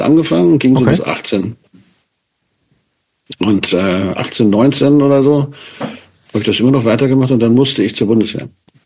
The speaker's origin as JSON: {"language": "German", "town": "Hannover", "region": "Lower Saxony", "country": "Germany", "tie": "born or raised there", "also_born_or_lived": "Hamburg / Lütjensee", "said": "Und dann bin ich in Hannover groß geworden, in Großburg-Wedel."}